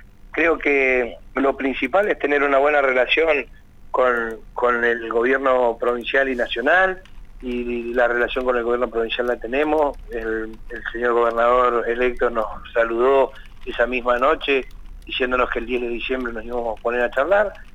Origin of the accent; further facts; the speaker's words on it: Cinco Saltos, Río Negro, Argentina; Yo soy hijo de chacarero, soy nacido y criado en Cinco Saltos, hice mi escuela primaria en la escuela rural 132 de La Parra